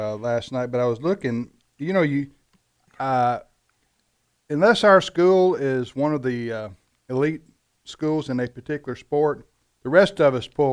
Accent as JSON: {"language": "English", "country": "Canada", "said": "When it's baseball season, Fred's worried about hockey. I understand as a Canadian."}